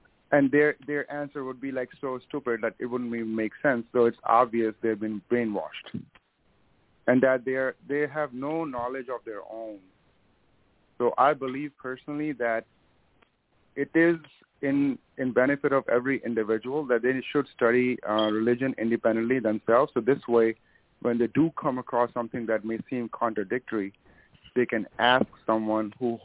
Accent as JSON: {"language": "English", "country": "India", "said": "because I'm from India, right? So India has a similar problem with terrorism and insurgency."}